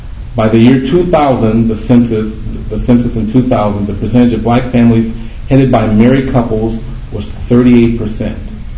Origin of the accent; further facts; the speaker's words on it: Milwaukee, Wisconsin, United States; moved away as an adult; I would say, I'm from Milwaukee, And I didn't know that I was disadvantaged or not adequately prepared for college when I came here in 1970 either.